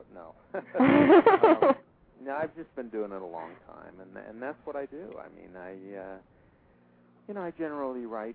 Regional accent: New York, United States; I was about 7 years old and I was in a snowball fight growing up in New York

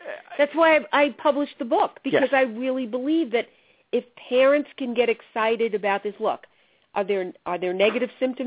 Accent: New York, United States; You know, I remember growing up in New York and going to the circus at Madison Square Garden.

